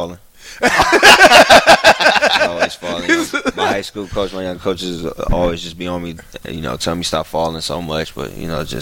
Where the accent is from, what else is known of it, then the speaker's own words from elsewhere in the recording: Ohio, United States; because I grew up in Ohio, Cleveland, Youngstown, where everybody cheered for LeBron.